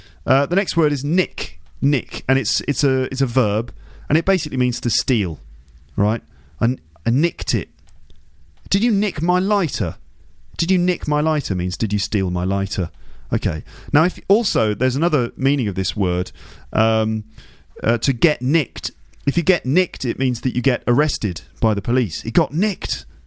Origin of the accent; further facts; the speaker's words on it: London, United Kingdom; also born or lived in Birmingham; I'm from London and from the Midlands in Birmingham.